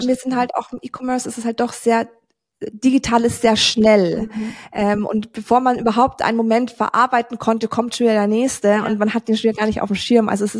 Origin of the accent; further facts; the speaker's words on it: Bavaria, Germany; ich komme aus Bayern, ich komme vom Land.